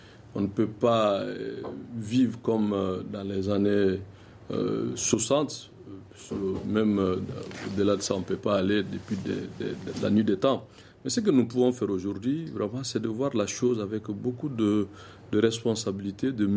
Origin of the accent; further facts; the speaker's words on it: Mali; je suis un Malien